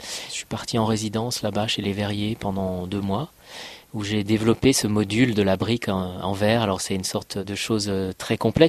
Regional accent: Saint-Étienne, Auvergne-Rhône-Alpes, France; Mais c'est vrai que les souvenirs de mon enfance à Saint-Étienne, c'était plutôt ce qu'on appelait à Saint-Étienne les crassiers, mais qu'ailleurs on appelle les terrils

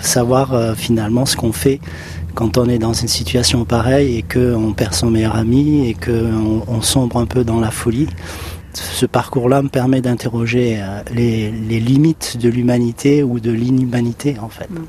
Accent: Senegal; C'est un lien très fort parce que j'ai été élevé au Sénégal

